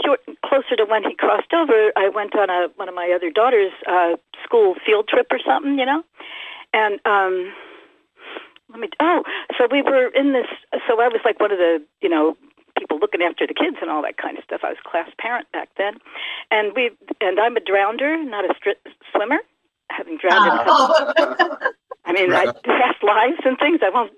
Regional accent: East Coast, United States; so I'm on the West Coast. I grew up on the East Coast. And my mother died when I was 9. My father died when I was 16.

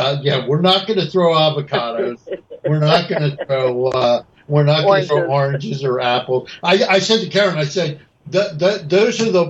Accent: New Jersey, United States; Well, I'm from New Jersey. You know, I'm from North New Jersey. So I think when I grew up in North, we didn't have a mayor that didn't go to jail.

